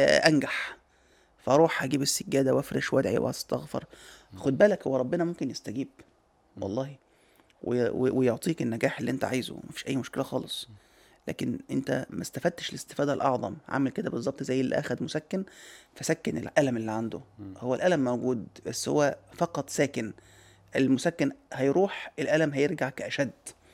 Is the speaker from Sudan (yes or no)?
no; Egypt; عارف انت بيقولوا عندنا في مصر ايه